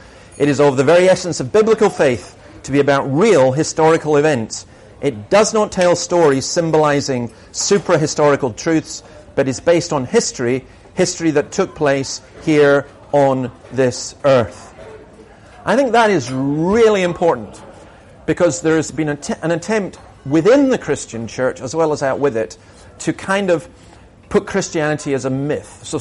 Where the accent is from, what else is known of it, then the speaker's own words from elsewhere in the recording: Scotland, United Kingdom; I am a Scottish Presbyterian minister, so speaking for 20 minutes is really difficult.